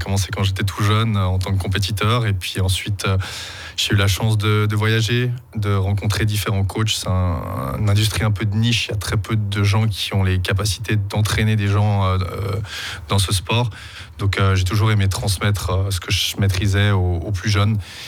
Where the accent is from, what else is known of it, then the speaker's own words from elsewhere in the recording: Geneva, Switzerland; Moi j'ai grandi à Genève, j'ai fait une maturité professionnelle à l'école de commerce.